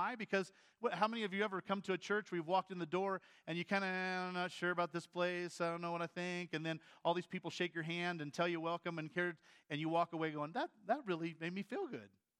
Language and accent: English; Iowa, United States; I'm from Iowa, I can say that.